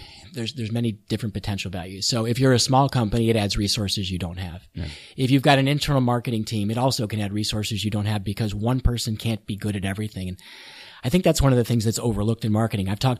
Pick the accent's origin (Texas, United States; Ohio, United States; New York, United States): New York, United States; Buffalo; We're from Buffalo, New York. So we're not in a market where we're the hot up and coming place to be.